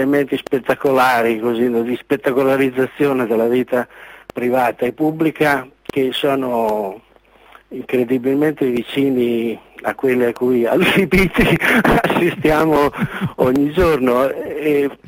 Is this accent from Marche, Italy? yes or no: yes; Senigallia, Marche, Italy; born there; Io poi sono nato a Senigallia